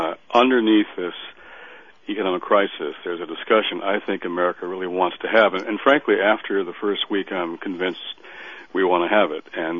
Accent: Detroit, Michigan, United States; all the pain and suffering in my hometown of Detroit and so many other places will have been in vain.

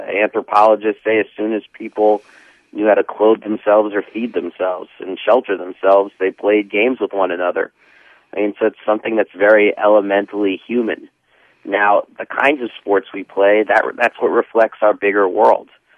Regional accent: New York City, New York, United States; I grew up in New York City. I grew up a huge sports fan, played baseball, played basketball

